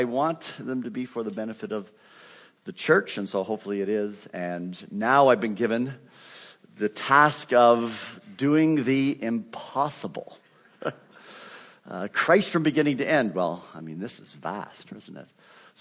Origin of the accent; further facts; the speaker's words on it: Canada; accent: Canadian; moved away as an adult; now in United States; been in the United States since I was 18 years old, but I still maintain it, and students still identify me as Canadian, even though I've long given up that designation